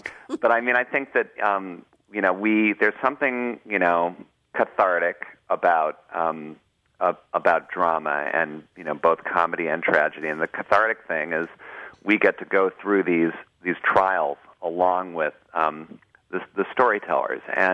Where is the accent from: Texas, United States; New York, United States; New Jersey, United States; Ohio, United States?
Ohio, United States; Cleveland; you know, I'm from Cleveland, so I have this love affair right now with LeBron James